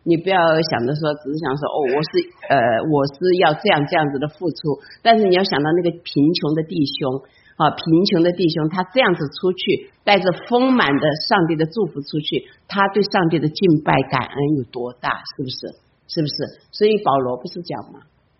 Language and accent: Chinese; China; moved away; 其实我们中国人不容易，那特别我知道我们都是从大陆都是从中国哈、啊、过来，不管台湾哪里